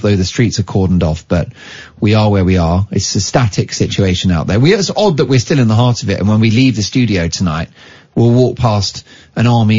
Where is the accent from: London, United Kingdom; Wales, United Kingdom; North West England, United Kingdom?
London, United Kingdom; I went to school, you know, in North London, and I obviously we grew up in London, right? It's a great city.